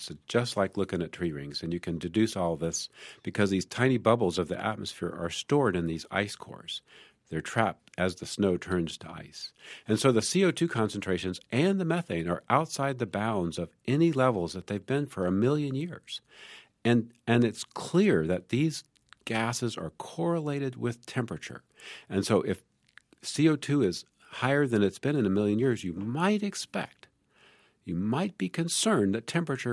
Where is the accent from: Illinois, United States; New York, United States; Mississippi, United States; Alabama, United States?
Mississippi, United States; I am actually a registered Republican, and I'm from Mississippi.